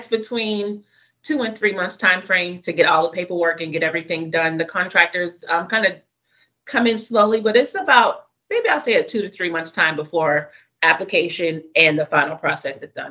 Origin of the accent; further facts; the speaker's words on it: Bluffton, United States; Born and raised in Bluffton over 40 years this year.